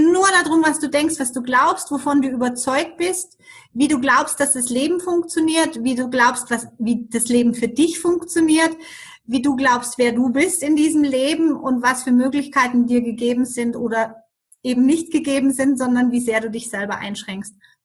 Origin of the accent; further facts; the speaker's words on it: Germany; moved away as an adult; now in Switzerland; Ich lebe in der schönen Schweiz seit 28 Jahren. Wie man das hören kann, bin ich in Deutschland aufgewachsen und bin als Skilehrerin damals hier in die Schweiz gekommen und nie wieder zurückgegangen.